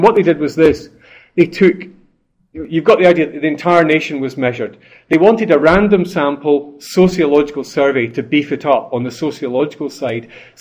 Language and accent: English; Carluke, Scotland, United Kingdom; I've taken this from my hometown in Carluke, and it contains my father's brother as one of the people.